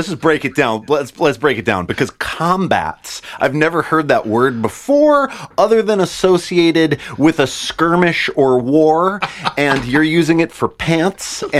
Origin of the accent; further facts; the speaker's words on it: Montana, United States; moved away as an adult; I went to college and I grew up in Montana and we were always in Montana. It was always late to fashion trends.